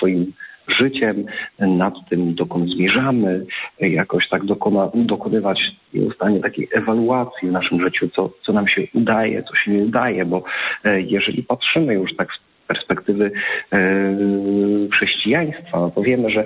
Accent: Legnica, Lower Silesian Voivodeship, Poland; w Legnicy, w pięknym piastowskim mieście. I tak mogę dodać, że to jest też również moje rodzinne miasto.

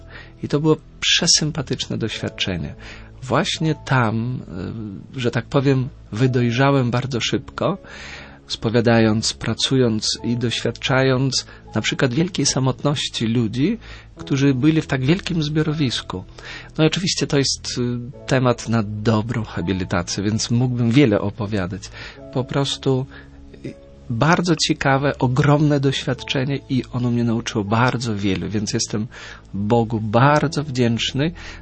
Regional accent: Belarus; born there; Polish is a second language; Urodziłem się w ZSSR, tylko w 6 kilometrach od polskiej granicy, ale na terenie Związku Radzieckiego. Pochodzę ze Związku Radzieckiego, dzisiejsza Białoruś, tylko w 6 kilometrach od polskiej granicy.

